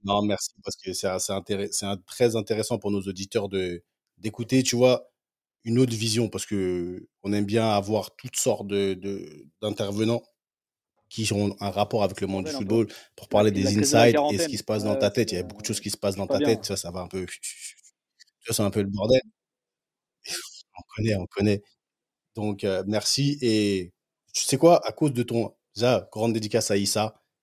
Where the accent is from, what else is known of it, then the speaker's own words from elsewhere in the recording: Paris, Île-de-France, France; now in United Kingdom; Je suis né à Paris, j'ai grandi à Paris, je suis parti à Londres, après j'ai joué pour le Cameroun, je suis un enfant du monde, frère, je vis en Angleterre.